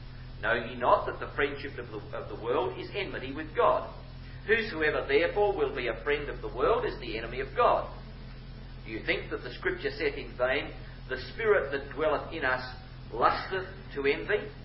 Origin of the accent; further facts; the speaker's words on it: Australia; I come from Australia and I see an ecclesial way of life in Australia